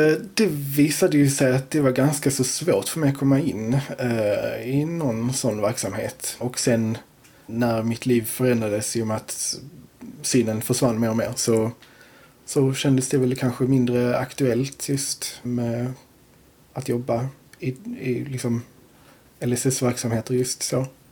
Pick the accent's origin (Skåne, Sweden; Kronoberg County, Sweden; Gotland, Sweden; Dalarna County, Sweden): Skåne, Sweden; Torekov; now in Landskrona, Sweden; Torekov från början. Sen har jag flyttat runt en del och nu har jag hamnat i Landskrona.